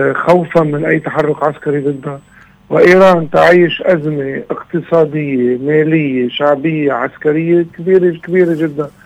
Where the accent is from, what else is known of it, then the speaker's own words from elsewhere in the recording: Lebanon; انا نائب لبناني.